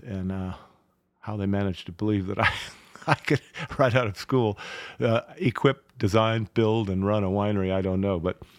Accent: Oakland, California, United States; And I'd never, I was from Oakland, basically. So I'd never lived in the country, so to speak.

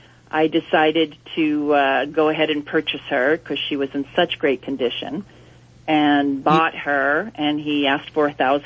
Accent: San Diego, California, United States; I'm from San Diego.

